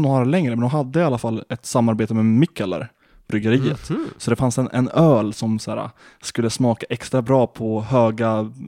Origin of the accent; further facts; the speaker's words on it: Lapland, Sweden; Det är absolut längre hem till mina hemtrakter i Lappland än där till Skåne.